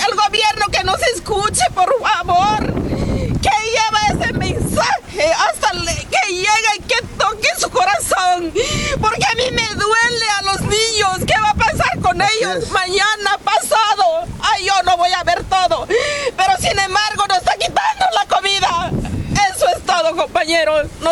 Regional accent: San Dionisio del Mar, Oaxaca, Mexico; Yo vengo de San Dionisio del Mar, sí.

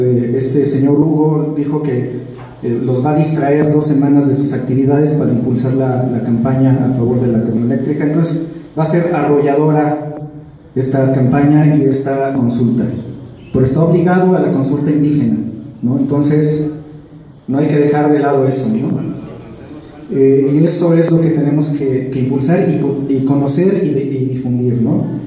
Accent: Tepoztlán, Morelos, Mexico; Soy de Tepoztlán.

